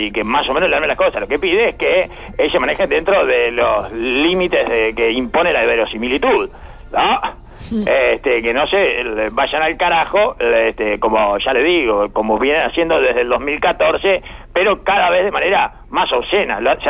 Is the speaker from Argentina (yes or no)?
no; Uruguay; uno como uruguayo.